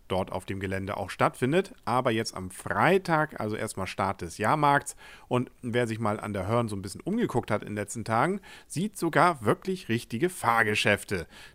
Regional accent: Kiel, Schleswig-Holstein, Germany; kennt man als Kieler vor allem deswegen

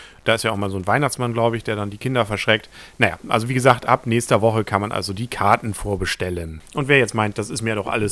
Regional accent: Kiel, Schleswig-Holstein, Germany; wie intelligent sind wir Kieler wirklich

